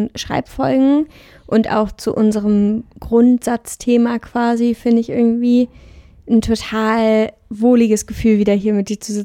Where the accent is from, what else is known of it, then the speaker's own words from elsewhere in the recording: North Rhine-Westphalia, Germany; ich bin im Vorbergischen aufgewachsen